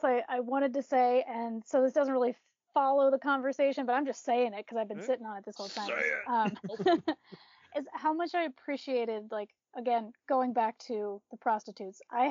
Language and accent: English; East Coast, United States; now in Montana, United States; I was born in Montana. I was raised on the East Coast, and now I've moved back to Montana, where I've been living for the past 6 years.